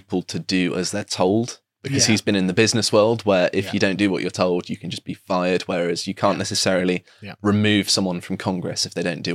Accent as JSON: {"language": "English", "country": "United Kingdom", "said": "Obviously, I am a British citizen weighing in on American politics"}